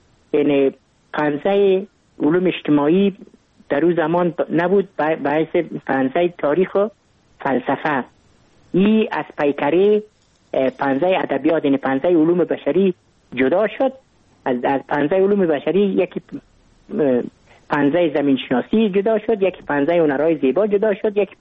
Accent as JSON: {"language": "Persian", "region": "Kabul", "country": "Afghanistan", "tie": "born or raised there", "said": "ما متولد کابل هستم، در نای اول کابل تولد شدیم. تحصیلات ابتدایی خود در مکتب عاشقان عارفان، در تحصیلات متوسطه و تحصیلات عالی خود در لیسه حبیبیه ما به پایان رساندیم."}